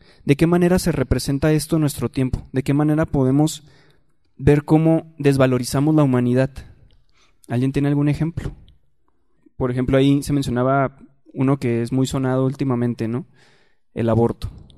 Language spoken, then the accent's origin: Spanish; Ciudad Juárez, Chihuahua, Mexico; Yo soy de Ciudad Juárez y yo viví en la época donde era como el COVID